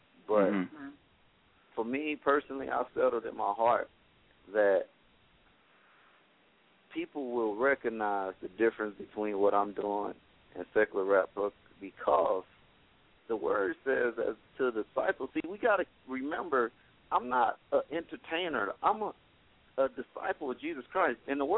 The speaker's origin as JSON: {"language": "English", "town": "East St. Louis", "region": "Illinois", "country": "United States", "tie": "born or raised there", "said": "So it's just like growing up in East St. Louis."}